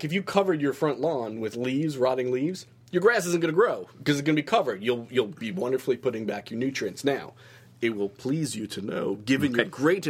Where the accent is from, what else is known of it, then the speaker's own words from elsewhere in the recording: Washington, District of Columbia, United States; maybe if you're from further north and you're accustomed to normal falls like I grew up in Washington, D.C.